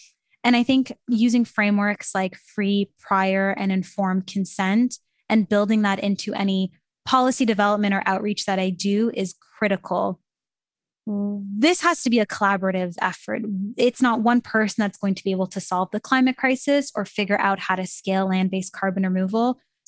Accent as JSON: {"language": "English", "country": "Canada", "said": "I'm from Canada, so I was sitting in Canada in my classroom"}